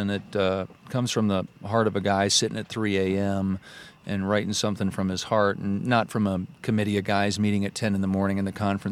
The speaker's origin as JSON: {"language": "English", "region": "North Carolina", "country": "United States", "tie": "born or raised there", "moved": "yes", "said": "I grew up in the South and came to the North later, and only now, you know, I'm 42 now, and you know, at the time I couldn't wait to get out of there and out of North Carolina, out of the farm life"}